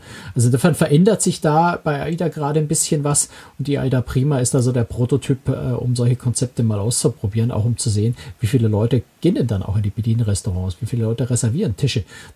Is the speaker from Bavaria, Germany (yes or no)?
yes; Bavaria, Germany; das erlaube ich mir jetzt mal als Bayer zu sagen